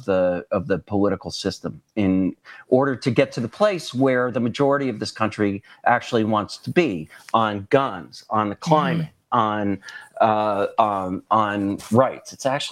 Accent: Wisconsin, United States; The road to saving democracy runs directly through my home state of Wisconsin.

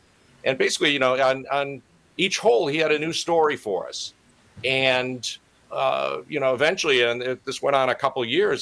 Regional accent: Wisconsin, United States; born or raised there

